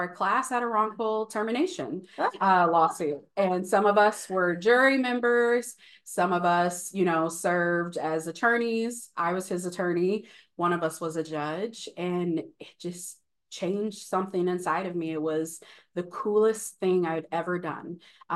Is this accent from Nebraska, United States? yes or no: yes; Omaha, Nebraska, United States; now in South Dakota, United States; I'm a proud first generation attorney, born and raised in Omaha, Nebraska, and then transplant to South Dakota, a proud South Dakota young lawyer.